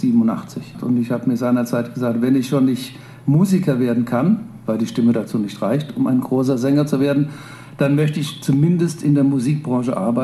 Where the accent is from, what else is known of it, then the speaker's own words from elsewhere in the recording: Wiesbaden, Hesse, Germany; Ich bin ja gebürtiger Wiesbadener.